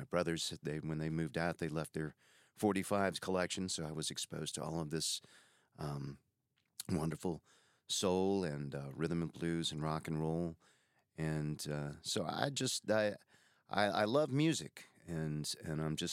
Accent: Baton Rouge, Louisiana, United States; Well, I am from right here in Baton Rouge, Louisiana. Long time resident. I've lived in Chicago and Denver for a short while, but have called Baton Rouge home the whole time, and love the town, love the people, love the food.

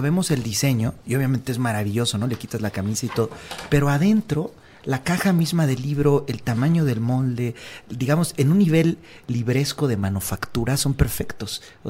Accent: Mexico; Y que a lo mejor como mexicano lo pensé en el sentido

